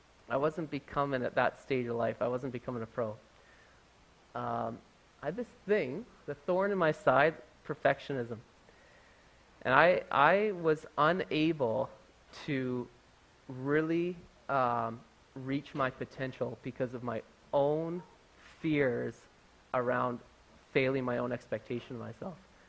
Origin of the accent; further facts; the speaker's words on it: Nelson, British Columbia, Canada; Because I got to live with another family whose kids we grew up with here in Nelson